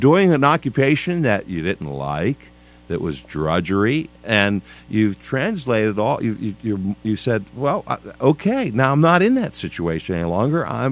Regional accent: Ohio, United States; accent: Ohio; they awarded me the homiletic award because of my Ohio accent.

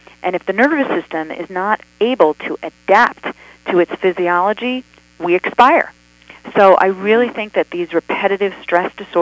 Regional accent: West Point, New York, United States; It did start out with, I was born and raised on West Point

